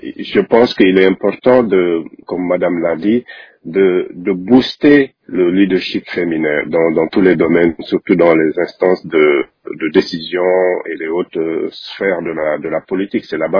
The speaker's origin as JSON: {"language": "French", "country": "Senegal", "said": "Je donne l'exemple de mon pays d'origine, le Sénégal."}